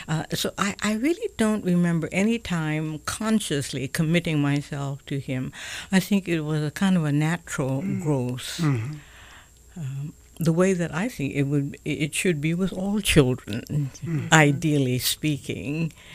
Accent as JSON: {"language": "English", "town": "Honolulu", "region": "Hawaii", "country": "United States", "tie": "born or raised there", "said": "I'm a Kalihi kid. I just found out that the word Kalihi means the edge."}